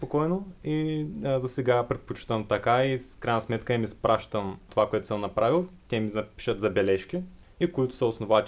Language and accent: Bulgarian; Beloslav, Varna Province, Bulgaria; Аз съм от Белослав.